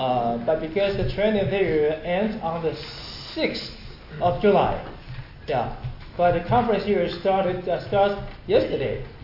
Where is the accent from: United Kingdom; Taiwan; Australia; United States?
Taiwan; Taipei; English is a second language; And first of all, I am from Taiwan, Taipei, and well, that's all.